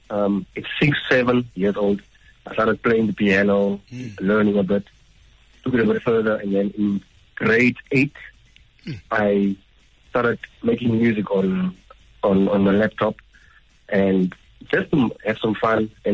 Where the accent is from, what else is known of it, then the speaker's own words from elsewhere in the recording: Namibia; Because I'm from Namibia. I'm born that side.